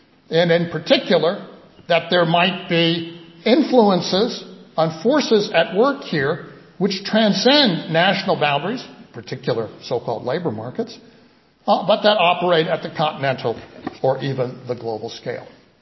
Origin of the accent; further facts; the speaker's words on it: Cambridge, Massachusetts, United States; born and raised in Cambridge, Massachusetts, just a few blocks from where I was born and raised